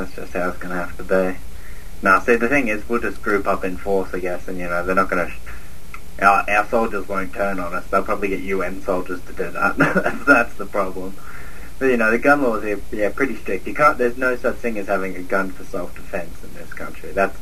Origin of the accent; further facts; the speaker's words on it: Australia; As an Australian, you know, since we got our guns, well, we still got guns, but we got most of the good ones taken off us.